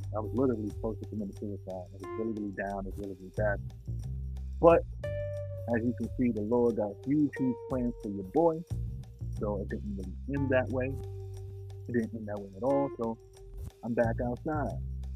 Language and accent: English; New York City, New York, United States; I wasn't confident in the building shaking because as a New Yorker, I know that, honestly speaking, the only thing that can really take down these buildings is planes.